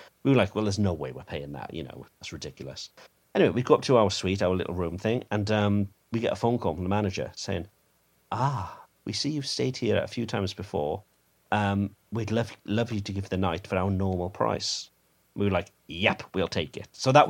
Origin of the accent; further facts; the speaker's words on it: Cardiff, Wales, United Kingdom; which happened to be in my hometown in Cardiff too.